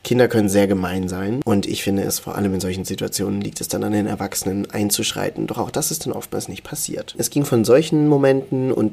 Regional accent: Baden-Württemberg, Germany; also born or lived in Nairobi, Kenya; Ich wurde dann mit 13 Monaten adoptiert und bin in einer Kleinstadt in Baden-Württemberg im Schwarzwald-Baar-Kreis aufgewachsen.

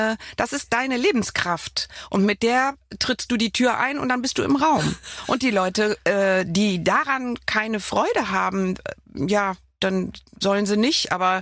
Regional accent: Düsseldorf, North Rhine-Westphalia, Germany; ich bin ja Düsseldorferin

